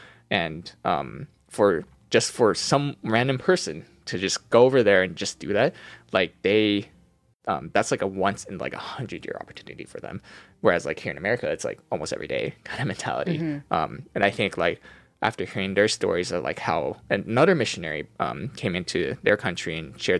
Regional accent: California, United States; Like I grew up in the Bay Area, and never really left here, I guess, except for college.

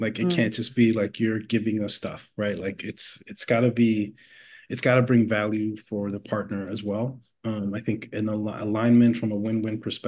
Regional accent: New York, United States; growing up in New York, first generation, grew up low income and all that.

